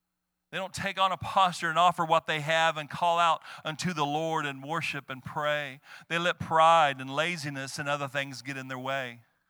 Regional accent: Kirbyville, Texas, United States; you got a Kirbyville Brave shirt on. That's my hometown.

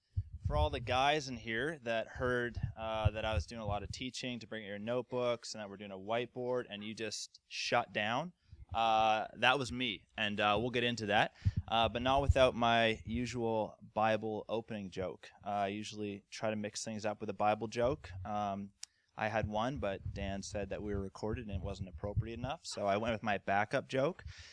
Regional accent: Canada; I'm Canadian. Everyone says, oh, are you American? No, I'm Canadian.

